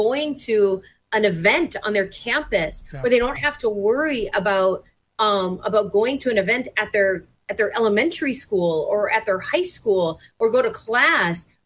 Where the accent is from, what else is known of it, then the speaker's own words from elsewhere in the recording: Minnesota, United States; my home state of Minnesota was not immune to at all.